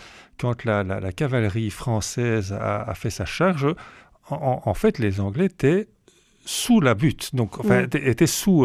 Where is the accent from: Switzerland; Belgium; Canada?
Belgium; Waterloo, Wallonia; Je viens du seul village de Belgique que tous les Français connaissent, en effet.